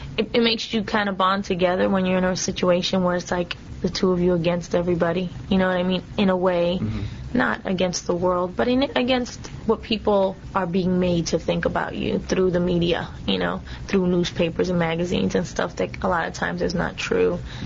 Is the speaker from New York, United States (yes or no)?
yes; Bronx, New York, United States; I grew up in the Bronx, you know, lower middle class to middle class neighborhood.